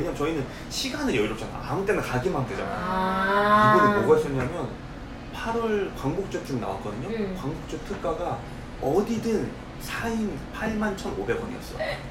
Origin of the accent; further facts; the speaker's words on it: Daejeon, South Korea; 저희 집은 대전인데